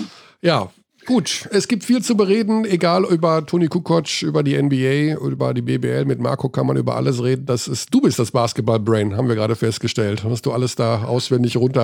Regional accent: Hagen, North Rhine-Westphalia, Germany; er aus meiner Heimatstadt kommt

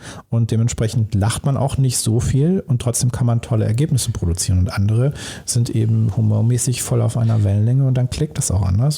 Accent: Dortmund, North Rhine-Westphalia, Germany; ich bin ja im Ruhrgebiet geboren, so Dortmunder Jung und eher mit Bier groß geworden

